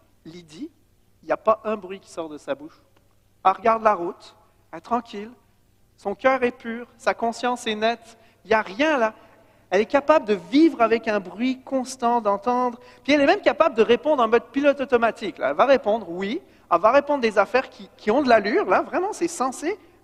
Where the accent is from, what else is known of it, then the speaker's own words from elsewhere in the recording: Switzerland; Quand j'étais jeune, j'étais en Suisse